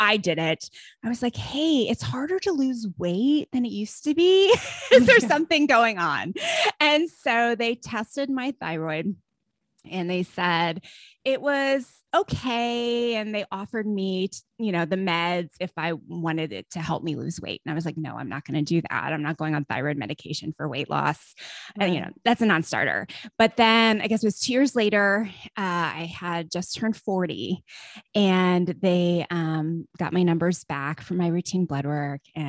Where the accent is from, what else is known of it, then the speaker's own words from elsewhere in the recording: East Coast, United States; moved away; So I am an East Coast native who turned Texan. Let's see here. I think we're going on 14 years now.